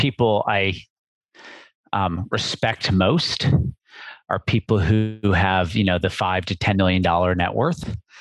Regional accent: Midwest, United States; I'm from the Midwest, pop

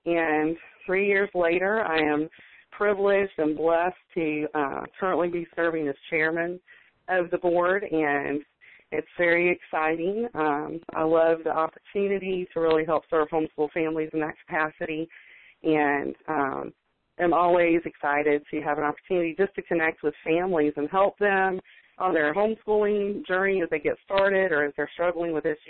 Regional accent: Tampa, Florida, United States; I am from the Tampa Bay area and started homeschooling about 13 years ago.

